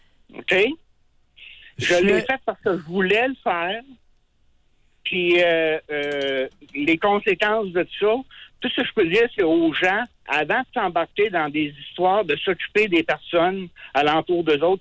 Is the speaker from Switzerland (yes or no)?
no; Quebec, Canada; moved away as an adult; À l'âge de 18 ans, je m'entendais pas du tout avec mon père. Je suis parti du Bas-Saint-Laurent pour m'en aller travailler en ville